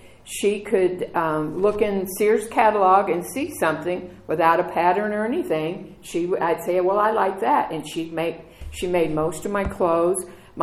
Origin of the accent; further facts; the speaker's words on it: Tennessee, United States; born there; I was born in Tennessee, and my mom picked cotton.